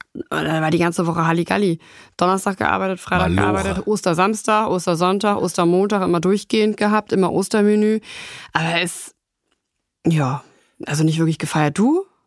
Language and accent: German; Rhineland, Germany; ich komme ja aus dem Rheinland, ne? Sind die Katholiken stark vertreten.